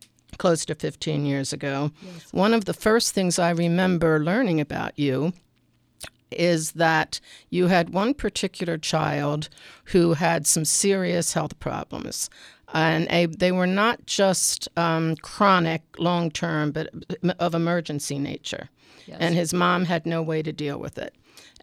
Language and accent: English; Baltimore, Maryland, United States; reflections on Baltimore, my hometown